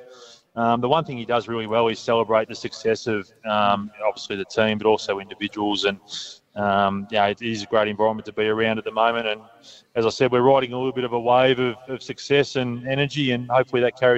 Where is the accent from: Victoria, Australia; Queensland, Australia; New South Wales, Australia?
Victoria, Australia; Mansfield; it was a lot of fun growing up in Mansfield, playing sport, playing footy, a little bit of cricket, although I wasn't much of a cricketer